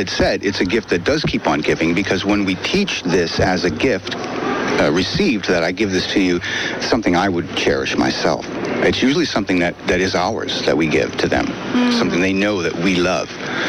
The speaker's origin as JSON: {"language": "English", "town": "Santa Barbara", "region": "California", "country": "United States", "said": "I'm from Santa Barbara, California."}